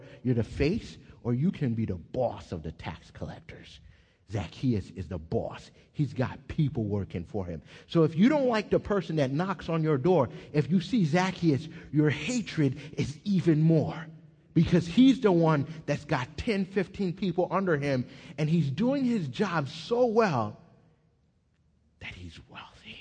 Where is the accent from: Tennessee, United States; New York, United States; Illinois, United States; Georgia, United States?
New York, United States; So I run in with sweats and a t-shirt, Timberland boots. I'm from New York. It just, that's how it is in New York.